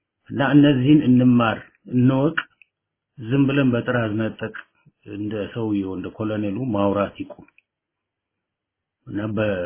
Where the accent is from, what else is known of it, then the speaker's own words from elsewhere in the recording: Addis Ababa, Ethiopia; እኔ አዲስ አበባ ነው ተወልጄ ያደግኩት፣ ገጠር አላውቀም